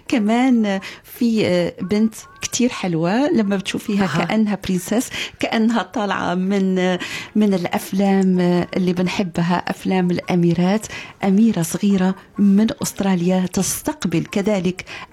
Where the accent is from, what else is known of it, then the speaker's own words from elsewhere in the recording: Morocco; بعرف انه مهرجان عندنا في المغرب كمان بيقام في هذه الايام